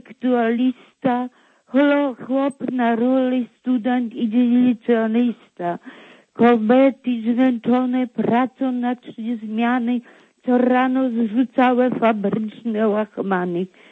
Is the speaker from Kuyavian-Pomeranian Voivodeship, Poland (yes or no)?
yes; Brodnica, Kuyavian-Pomeranian Voivodeship, Poland; Jestem z Brodnicy.